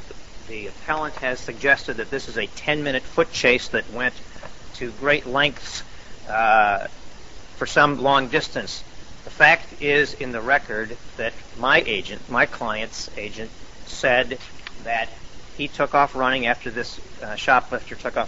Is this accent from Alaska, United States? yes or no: no; Madison, Wisconsin, United States; I'm from Madison.